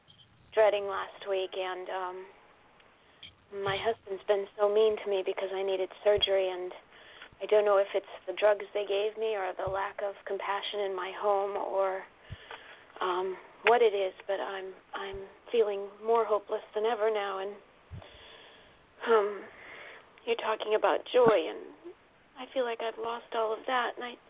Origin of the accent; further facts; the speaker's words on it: Connecticut, United States; I'm from Connecticut